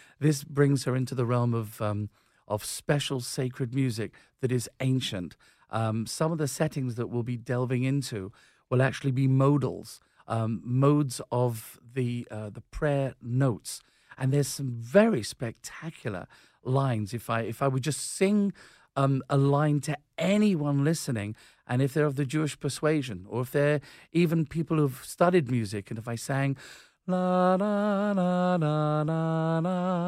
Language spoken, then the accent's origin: English; England, United Kingdom; I'm from England